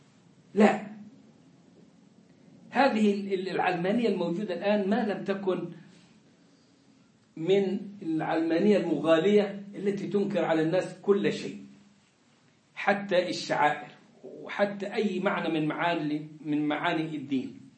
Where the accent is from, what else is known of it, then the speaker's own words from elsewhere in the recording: Egypt; moved away; أنا جيت من مصر